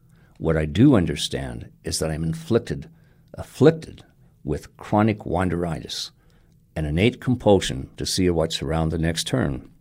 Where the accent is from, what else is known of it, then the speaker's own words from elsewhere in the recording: California, United States; I grew up in the Sacramento Valley where the land is table flat for miles in every direction.